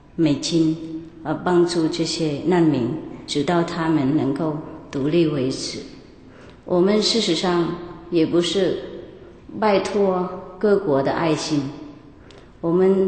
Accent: Vietnam; Chinese is a second language

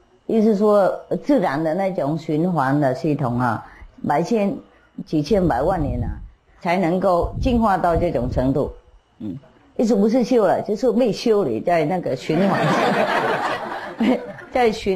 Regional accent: Taiwan; 我们台湾人也是这样子吗？急什么？

